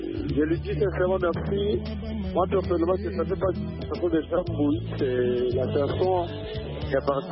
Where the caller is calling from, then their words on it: Kananga, Kasaï-Central, DR Congo; Je suis chez nous à Kananga, je suis chez nous à Kananga